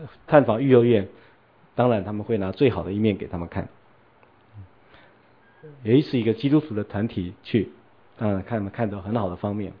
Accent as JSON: {"language": "Chinese", "country": "Taiwan", "said": "所以你看我们台湾人有的时候就会把女儿取名叫什么招娣啦"}